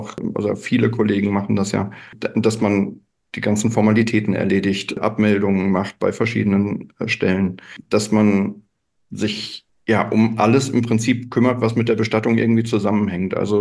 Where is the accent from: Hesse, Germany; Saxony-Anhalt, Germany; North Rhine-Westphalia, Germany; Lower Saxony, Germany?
Hesse, Germany; mitten in Deutschland, mitten in Hessen, möchte ich sagen. Also spaßeshalber, wenn ich gefragt werde, wo ich herkomme, dann sage ich immer zwischen Kassel und Frankfurt in der Mitte, wo nichts ist, da komme ich her.